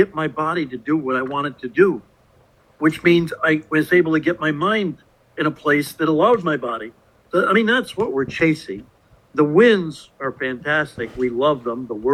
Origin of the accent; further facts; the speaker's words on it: New England, United States; I mean, I grew up in New England when they were winning 11 world championships.